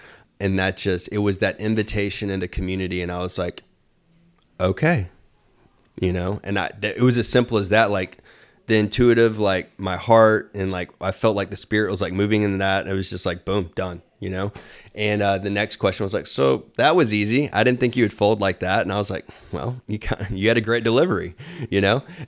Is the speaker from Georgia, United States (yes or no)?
yes; Augusta, Georgia, United States; I grew up in Augusta, Georgia, and the first time I went out west, I was 17